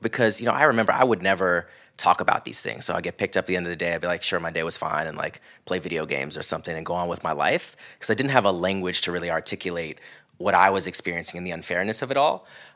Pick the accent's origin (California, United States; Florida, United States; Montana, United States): Florida, United States; growing up in Central Florida. I went to a predominantly white elementary school. It was really conservative. It was a private school. I was like one of only a handful of Black kids in the entire, you know, school.